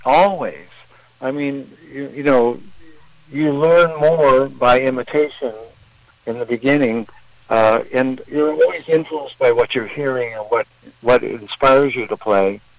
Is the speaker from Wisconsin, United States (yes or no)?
no; Fort Leavenworth, Kansas, United States; born there; also born or lived in Ankara, Turkey / California; Well, I'm an Army brat, so I was born in Fort Leavenworth, Kansas, and lived in a lot of military bases the East Coast, and then finally went to Turkey, Ankara, Turkey, for about 3.5 years when I was, eight or so